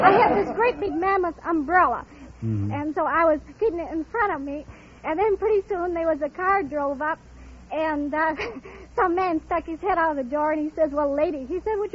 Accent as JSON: {"language": "English", "town": "Kalamazoo", "region": "Michigan", "country": "United States", "tie": "born there", "said": "was born in Kalamazoo, Michigan."}